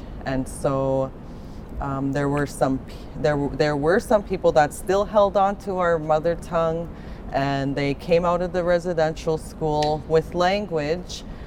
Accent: Cross Lake, Manitoba, Canada; I am from the Pimichikamak Cree Nation, also known as Cross Lake, which is located in northern Manitoba.

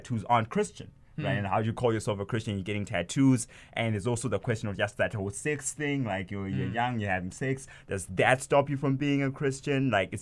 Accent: Zimbabwe; now in Canada; I'm from Zimbabwe, and Zimbabwe is a very Christian or religious-based country, and then moving from Zimbabwe into North America, into Canada specifically.

